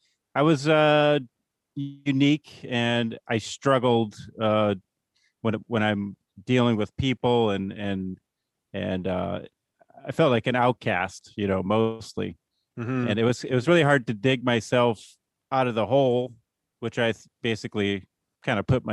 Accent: Midwest, United States; But, well, I'm from the Midwest, so.

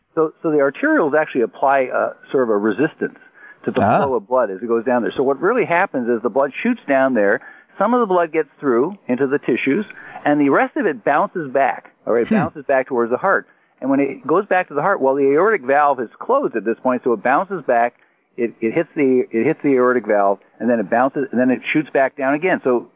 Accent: Canada; now in United States; I'm Canadian, so I'm American now

